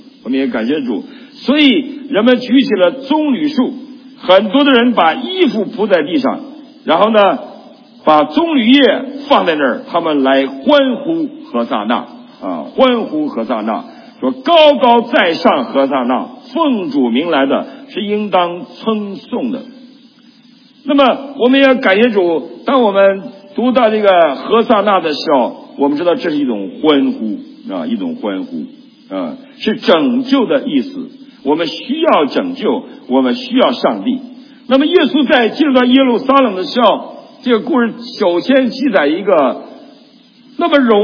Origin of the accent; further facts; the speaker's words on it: Northeast China, China; 我们东北驴是不可以骑的。我小的时候在乡下就骑驴